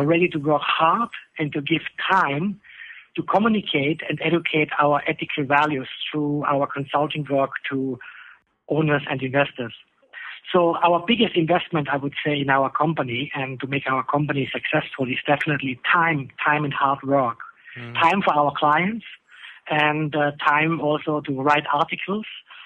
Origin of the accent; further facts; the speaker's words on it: Austria; now in Thailand; I am actually from Austria, and I do have the privilege to live and work here in Thailand since about 24 years.